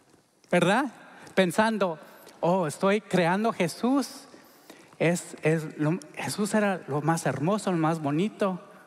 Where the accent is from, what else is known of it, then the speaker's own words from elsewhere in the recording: Honduras; born there; yo nací en Honduras, de padres mexicanos. Me hice ciudadano hace recientemente